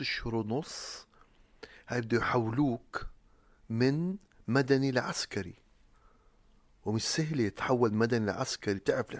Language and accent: Arabic; Amman, Amman Governorate, Jordan; أنا أردني جنسية، درست بمدرسة بعمان اسمها تيراسانتا، مع أني مسلم والحمد لله